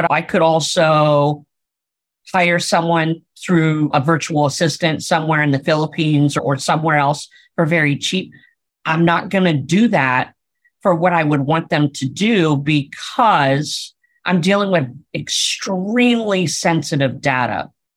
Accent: Pennsylvania, United States; now in Orange County, United States; I am originally from the East Coast in Pennsylvania, grew up in the middle of the woods. So now I live in the concrete jumble of Orange County

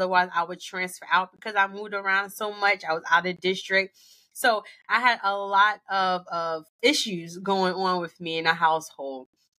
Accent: New Jersey, United States; So, I grew up in New Jersey. Not much impression there, but that's okay. I don't like New Jersey either. My family is from North Carolina, like Charlotte, Raleigh, Durham.

